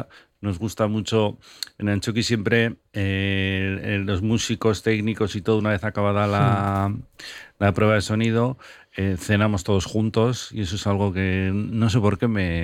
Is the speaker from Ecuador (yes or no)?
no; Bilbao, Basque Country, Spain; cuando les dices pues que somos de Bilbao y tal